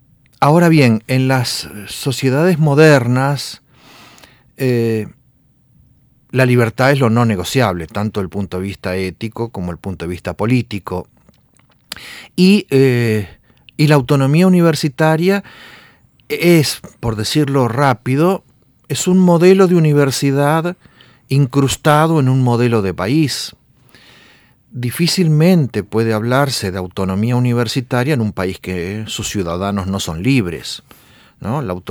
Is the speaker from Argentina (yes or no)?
yes; Argentina; Costa Rica fue más radical que Argentina, porque si bien no hubo un movimiento de reforma universitaria tan beligerante como el de mi país natal